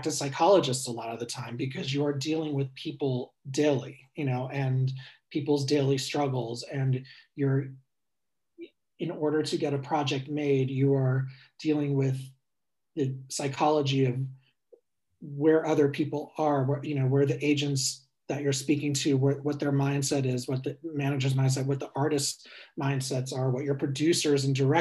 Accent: London, United Kingdom; born there; I have a British passport because I was born in London.

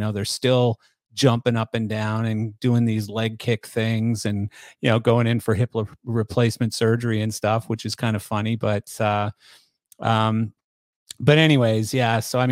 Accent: Canada; I'm from Canada and even in Canada, we called them ….

